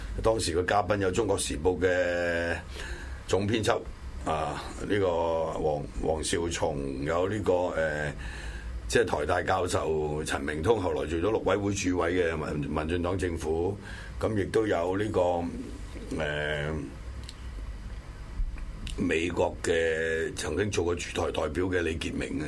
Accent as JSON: {"language": "Cantonese", "country": "Hong Kong", "said": "即係喺我哋香港人嘅立場嚟講咧"}